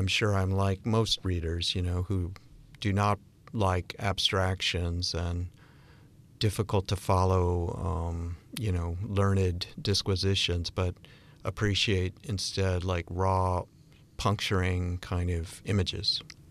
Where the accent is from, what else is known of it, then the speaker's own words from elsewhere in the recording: Bennington, Vermont, United States; So, and I'm from Bennington, Vermont, so there's a connection there.